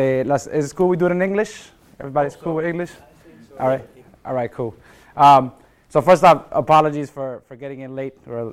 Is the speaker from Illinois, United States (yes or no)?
yes; Chicago, Illinois, United States; now in Bronx, United States; We're originally from Chicago, and for the last 15 years, we've been in the South Bronx.